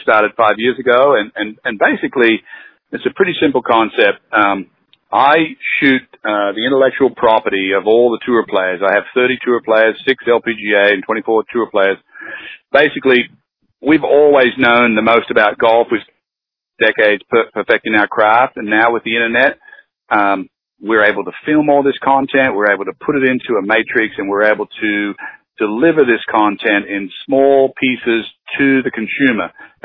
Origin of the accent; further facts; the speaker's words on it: Wagga Wagga, New South Wales, Australia; because I'm from Australia and Wagga Wagga.